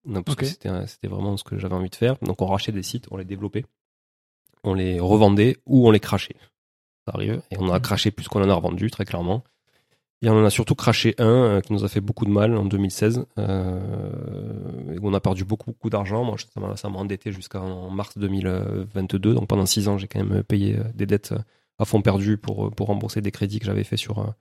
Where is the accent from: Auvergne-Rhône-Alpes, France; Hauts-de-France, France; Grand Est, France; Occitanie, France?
Occitanie, France; Toulouse; On le sait, quand on est Toulousain, on dit toujours on est à une heure de tout.